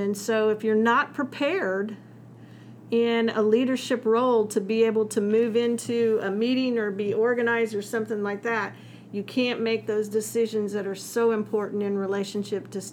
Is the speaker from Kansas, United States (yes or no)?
yes; Wichita, Kansas, United States; I think I grew up in the Wichita area and had some great experiences.